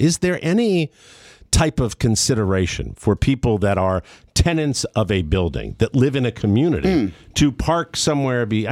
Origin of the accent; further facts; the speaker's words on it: Florida, United States; I'm a refugee from Florida